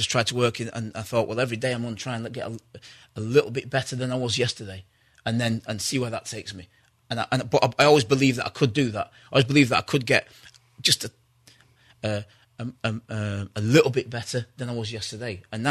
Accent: England, United Kingdom; when I grew up in England, it was just me, my brother and my father.

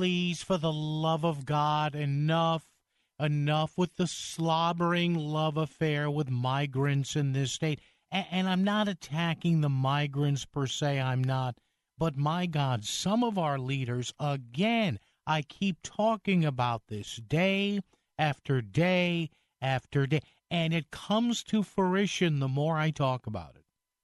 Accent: New Haven, Connecticut, United States; mayor of New Haven, Justin Elliker, who I think is, at level, a pretty smart guy, does a decent job in my hometown.

